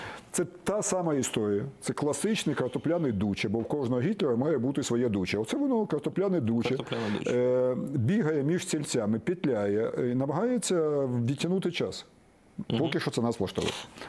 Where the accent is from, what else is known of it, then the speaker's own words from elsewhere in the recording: Rivne Oblast, Ukraine; born there; Як уродженець Рівненської області, зразу скажу